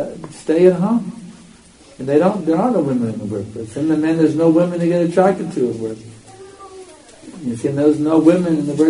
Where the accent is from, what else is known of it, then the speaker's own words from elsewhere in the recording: United States; even when I was a kid growing up in America, the women all stayed at home.